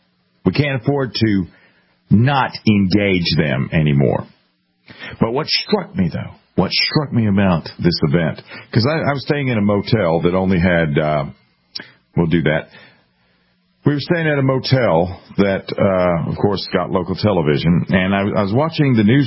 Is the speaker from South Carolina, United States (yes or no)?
yes; South Carolina, United States; I was asked by the waitress, "Where are you from?" And I was like, "South Carolina."